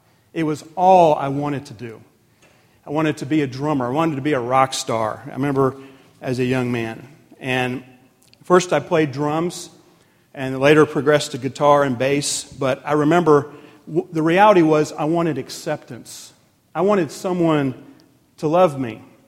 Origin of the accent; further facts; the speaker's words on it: Washington, District of Columbia, United States; born there; I was born in Washington, D.C. I was, I'm 45 years old.